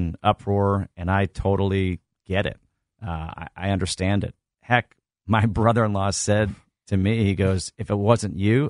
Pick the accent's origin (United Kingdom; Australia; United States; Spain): United States; I mean, I grew up outside the New York area watching Marv Albert, Mike Breen, those guys